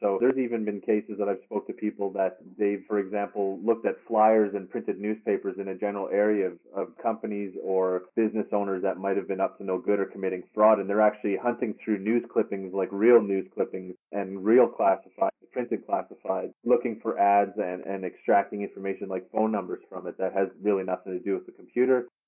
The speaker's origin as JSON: {"language": "English", "country": "Canada", "accent": "Canadian", "said": "You can decipher my Canadian accent, which is good."}